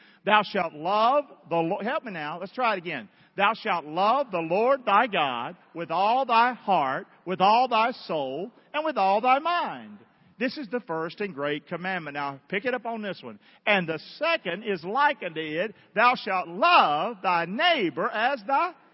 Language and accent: English; Rockingham, North Carolina, United States; now in Englewood, United States; I'm from Rockingham, North Carolina, but Englewood is where I live.